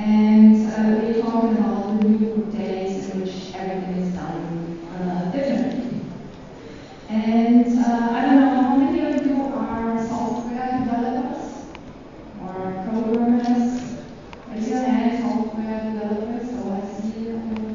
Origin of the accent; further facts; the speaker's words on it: Berlin, Germany; from Berlin.